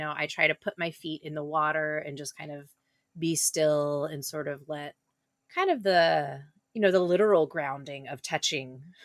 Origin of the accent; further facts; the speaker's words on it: Texas, United States; I grew up in Texas where everything is hot all the time